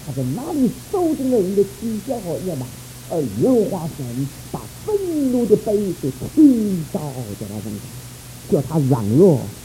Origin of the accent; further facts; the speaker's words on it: China; 我们中国人许多的时候发现自己有罪了，发现自己有过错